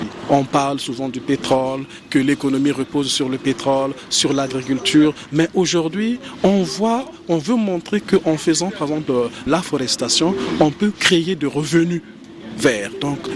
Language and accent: French; Republic of the Congo; Chez nous, en République du Congo